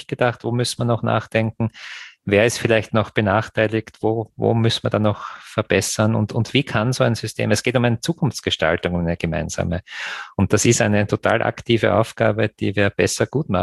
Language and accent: German; Graz, Styria, Austria; wie wird beispielsweise meine Heimatstadt Graz 2040 sein, klimaneutral.